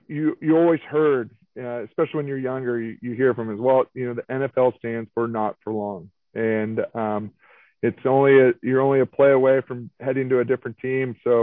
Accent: Sonoma, California, United States; luckily for me, it was, you know, I'm from Sonoma.

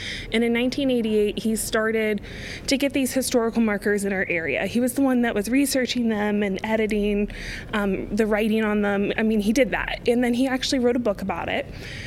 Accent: Maryland, United States; born there; I was born in Maryland, outside of DC.

